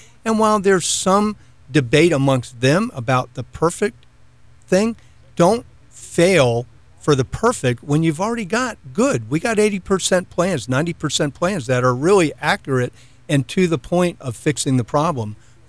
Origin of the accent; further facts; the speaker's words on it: St. Petersburg, Florida, United States; I grew up in St. Petersburg, and I had an opportunity. I used to come over here and surf all the time and camp, and I had the opportunity. I had to go to South Florida for a few years